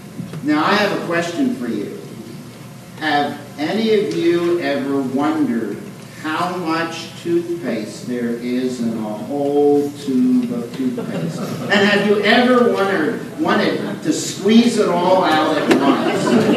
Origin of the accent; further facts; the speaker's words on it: Pennsylvania, United States; When I was your age in the church I grew up in near Philadelphia, Pennsylvania, we used to sing a little song